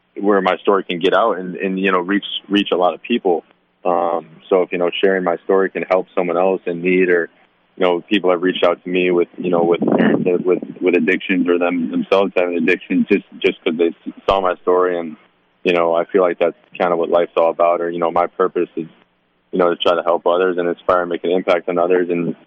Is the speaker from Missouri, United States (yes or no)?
no; Onalaska, Wisconsin, United States; also born or lived in Decatur, Illinois; I was born in Decatur, Illinois, actually. I only lived there till I was like 3 or 4, and then the family and I moved to Onalaska, Wisconsin, where I grew up.